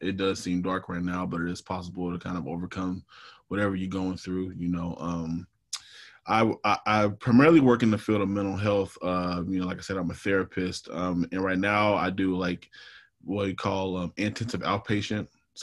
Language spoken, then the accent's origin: English; Portland, Oregon, United States; I'm from Portland, Oregon. I, you know, grew up in Portland. You know, a lot of people don't really meet people from Oregon, especially black people.